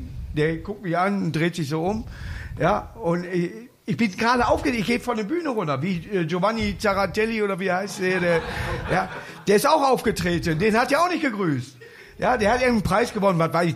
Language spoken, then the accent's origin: German; Duisburg, North Rhine-Westphalia, Germany; Ich bin aus Duisburg...